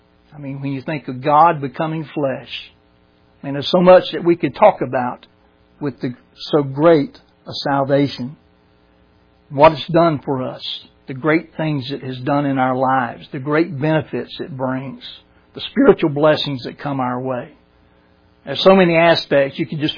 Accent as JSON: {"language": "English", "town": "Brunswick", "region": "Georgia", "country": "United States", "tie": "born or raised there", "said": "when I was a kid growing up in Brunswick, Georgia."}